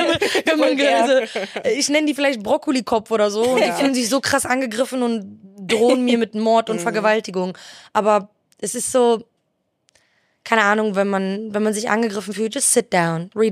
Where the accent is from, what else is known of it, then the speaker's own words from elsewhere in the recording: Iraq; Ich bin Jesidin, ich komme aus dem Irak, ich bin öffentlich gegen die AfD, ich bin Südländerin, ich bin nicht weiß, ich rede Deutsch, ich rede mit meinem Kanackendeutsch in meinen Videos